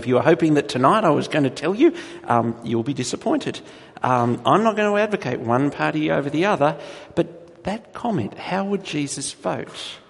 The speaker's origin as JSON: {"language": "English", "country": "Australia", "said": "Now that's an anathema to the way we think as an Australian society."}